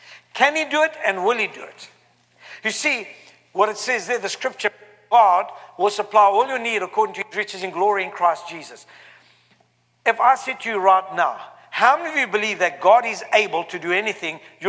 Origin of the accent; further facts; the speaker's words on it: South Africa; moved away as an adult; now in United States; I'm from South Africa. Came here with two suitcases and that's it. And in 19 years